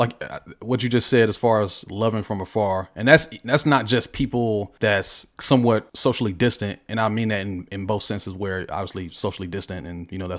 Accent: Raleigh, North Carolina, United States; I'm from Raleigh. I grew up in Franklin County in North Carolina.

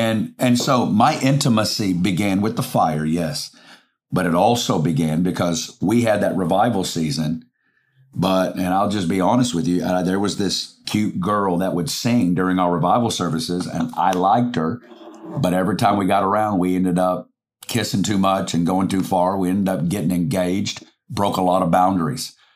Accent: Arkansas, United States; I didn't know anything. I'm a kid from Arkansas.

